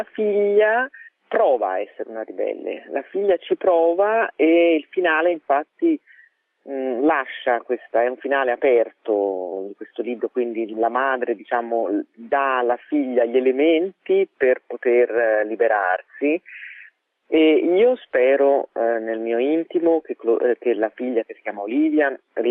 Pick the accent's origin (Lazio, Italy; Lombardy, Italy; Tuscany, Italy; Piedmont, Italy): Tuscany, Italy; Florence; io sono fiorentina, sono nata a Firenze